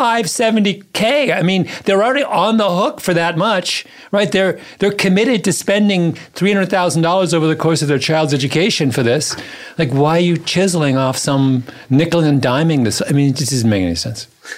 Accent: Canada; I'm a Canadian. This is all very weird to me.

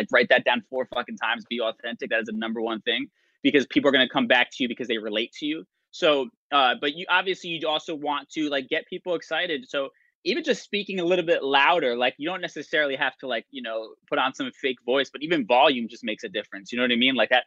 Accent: United States; born there; So I'm Puerto Rican, but I was born here in the States.

